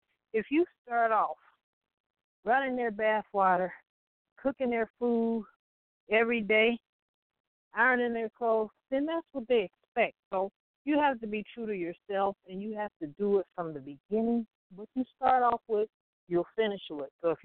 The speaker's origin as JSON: {"language": "English", "town": "Compton", "region": "California", "country": "United States", "tie": "born or raised there", "said": "we grew up in Compton."}